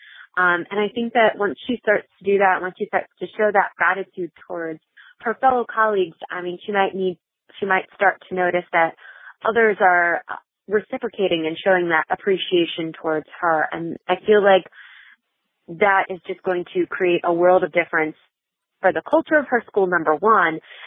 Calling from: Pennsylvania, United States; from Pennsylvania

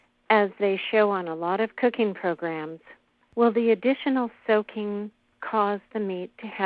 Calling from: Spokane, Washington, United States; Spokane, Washington.

